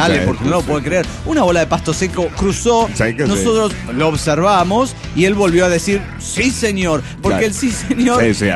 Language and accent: Spanish; Mexico; Un abrazo grande para la banda querida de Combustible de Parral, Chihuahua, México.